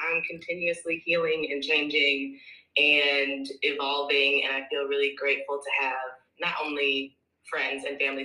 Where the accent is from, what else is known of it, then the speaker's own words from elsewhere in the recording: St. Louis, Missouri, United States; I'm from St. Louis, Missouri, so I'm a Midwestern shorty.